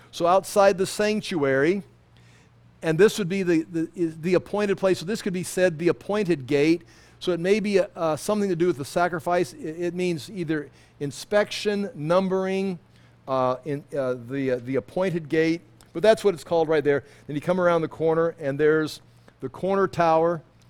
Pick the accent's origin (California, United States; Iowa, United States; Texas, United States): Iowa, United States; Des Moines; I come all the way from Des Moines, Iowa, and there, look at that.